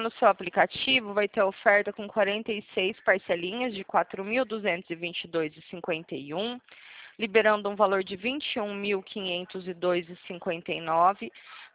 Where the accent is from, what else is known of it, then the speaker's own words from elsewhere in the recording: Presidente Prudente, São Paulo, Brazil; Eu sou daqui de Prudente.